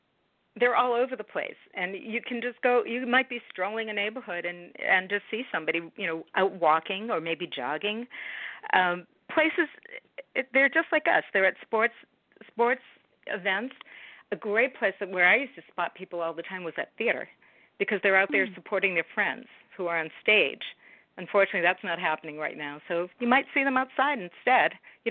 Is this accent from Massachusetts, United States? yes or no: yes; Swampscott, Massachusetts, United States; born there; now in New York, United States; I may not have the accent, but I was born in Boston, north of Boston in a little town called Swampscott. And I moved to New York.